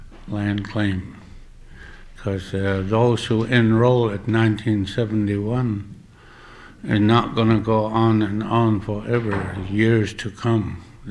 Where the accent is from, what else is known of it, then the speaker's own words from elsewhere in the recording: Chitina, Alaska, United States; I'm from Chitna.